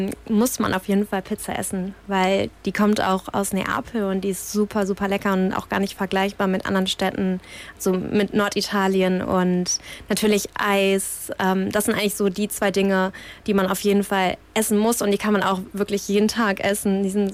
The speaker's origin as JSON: {"language": "German", "country": "Germany", "said": "für mich als Deutsche, war es komisch, wenn man im Bus stand und direkt jemanden neben sich hatte"}